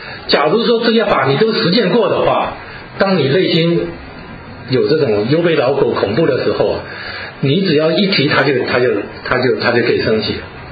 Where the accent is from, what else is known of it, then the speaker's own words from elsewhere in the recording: China; 我们中国人有人相信